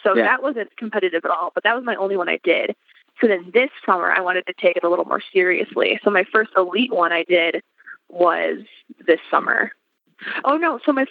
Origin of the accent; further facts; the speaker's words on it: Chicago, Illinois, United States; So I'll be heading out west. I'm from Chicago, so that's like a pretty decent amount of travel for me.